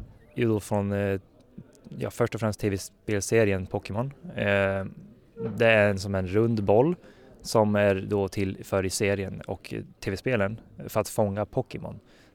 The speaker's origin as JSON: {"language": "Swedish", "town": "Tranås", "region": "Jönköping County", "country": "Sweden", "lives_now": "Luleå, Sweden", "said": "Jag kommer från Tranås, Småland."}